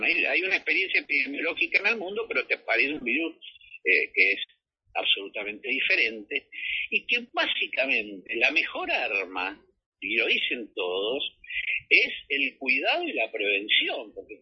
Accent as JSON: {"language": "Spanish", "country": "Argentina", "said": "desde nuestra propia identidad peronista, pero como argentinos también"}